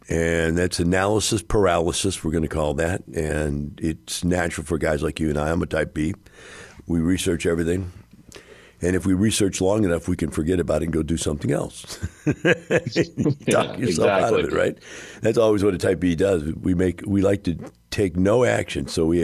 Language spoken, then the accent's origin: English; Missouri, United States; I'm from Missouri, and we call it the show me state.